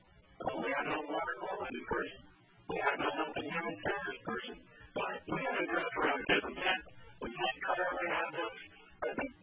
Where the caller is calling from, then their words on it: Alaska, United States; I'm calling it from Alaska, Alaska.